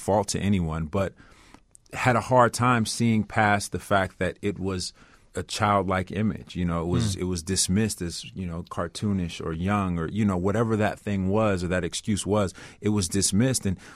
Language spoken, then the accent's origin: English; Chicago, Illinois, United States; I grew up on the South Side of Chicago.